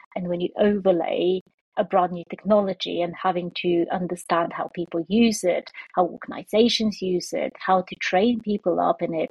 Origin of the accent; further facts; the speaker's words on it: Bulgaria; English is a second language; I'm Bulgarian, I grew up in Bulgaria